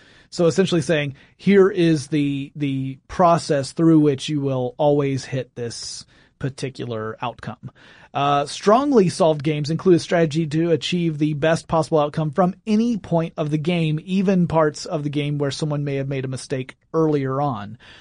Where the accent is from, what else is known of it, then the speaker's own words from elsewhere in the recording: United States; We're American. We can say drafts.